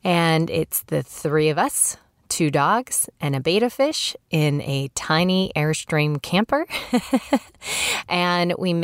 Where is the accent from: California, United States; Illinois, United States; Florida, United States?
Illinois, United States; Chicago; also born or lived in Honolulu, United States; I'm from Illinois. Actually, I should back up and say that I was born in Hawaii. My father was stationed in the military there in Honolulu, and I lived there for the first 2.5 years of my life. And then we moved back to Chicago, where my family is from.